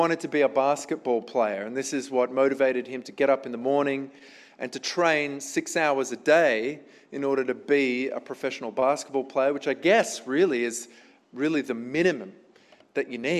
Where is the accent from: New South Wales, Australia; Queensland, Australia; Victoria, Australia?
New South Wales, Australia; Sydney; I grew up in Sydney, which is the hotbed of funnel web spiders.